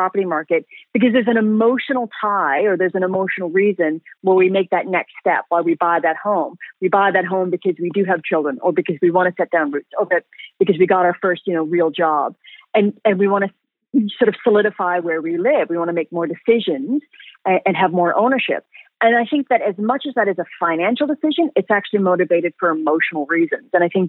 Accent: England, United Kingdom; now in Canada

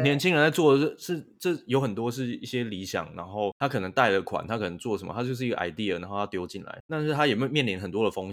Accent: Keelung, Taiwan; 我自己本身我的老家在基隆也是一个服饰商圈，它现在完全没落。

